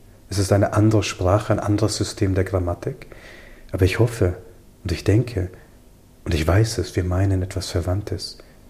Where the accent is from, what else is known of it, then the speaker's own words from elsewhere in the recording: Germany; Ich bin in Deutschland groß geworden. Weil mein Vater konvertiert ist, bin ich Christ.